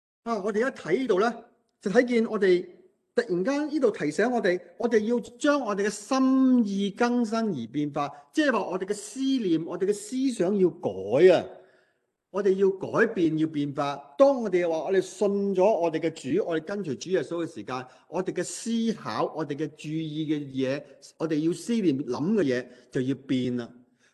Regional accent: China; 我哋中国人唔知点解好多时就正正咧，样样嘢都系批评负面多

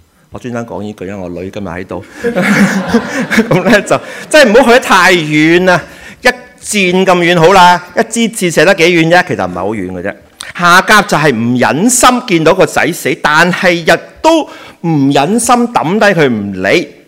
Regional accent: Guangdong, China; 我係廣東人，因為我爸爸係廣東人，但其實我媽咪係山東人嘅，知唔知啊？唔知咧，所以見我都幾高大威猛，係咪？山東啊！啊，仲有少少韓國嘅啲

